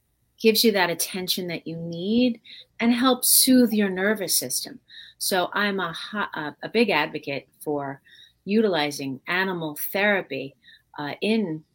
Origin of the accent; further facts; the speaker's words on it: New York, United States; now in Los Angeles, United States; Well, I'm originally from New York. I'm now a transplant in Los Angeles, and I am a psychotherapist.